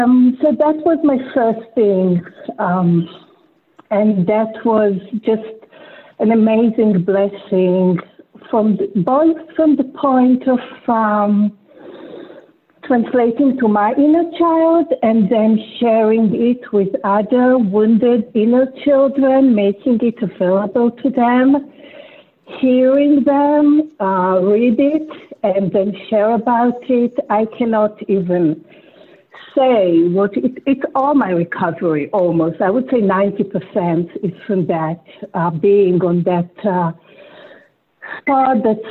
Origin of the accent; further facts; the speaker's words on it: Israel; English is a second language; So I'm from Israel.